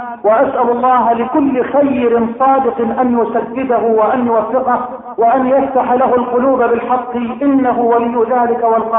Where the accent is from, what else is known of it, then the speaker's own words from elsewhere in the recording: Egypt; اللهم اجعل بلدنا مصر واحة للامن والامان